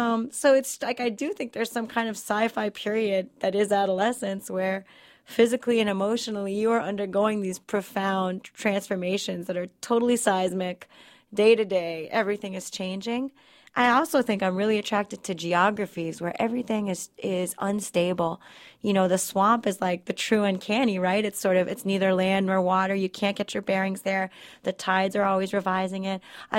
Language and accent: English; Miami, Florida, United States; that was a real ecological horror story for everybody, you know, growing up in Miami in the 80s.